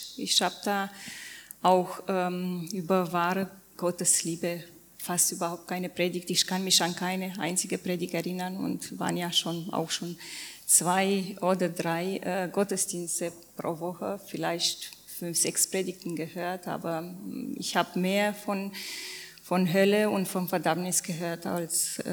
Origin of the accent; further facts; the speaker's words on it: Romania; moved away; ich komme ursprünglich aus Rumänien, bin geboren in eine kinderreiche Familie und gehe, seitdem ich mich auf der Welt weiß, in eine sehr konservative, sehr gesetzliche Gemeinde bin gegangen.